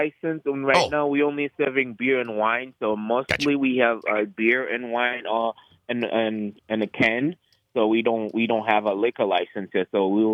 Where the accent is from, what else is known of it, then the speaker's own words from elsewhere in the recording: Haiti; And growing up in Haiti with no sisters.